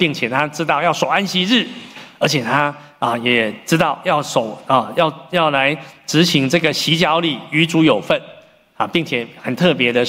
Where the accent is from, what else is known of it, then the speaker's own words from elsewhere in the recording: Taiwan; 我们的前辈呢，在那我们台湾人有6位在大陆呢领受了这个得救的救恩。